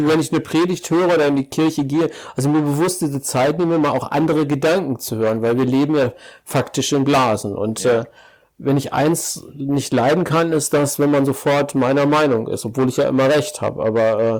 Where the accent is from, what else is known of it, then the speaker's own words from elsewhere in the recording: Ennepetal, North Rhine-Westphalia, Germany; Immer noch aus dem Ruhrgebiet, Ennepetal.